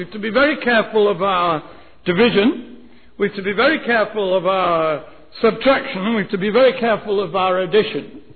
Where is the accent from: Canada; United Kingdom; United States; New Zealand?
United Kingdom; I come from Great Britain, and we have a monarchy in Britain